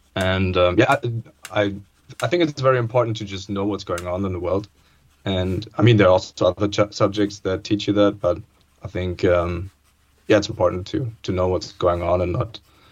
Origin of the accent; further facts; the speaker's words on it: Düsseldorf, North Rhine-Westphalia, Germany; I grew up in Germany, in Düsseldorf, which is in the west of Germany.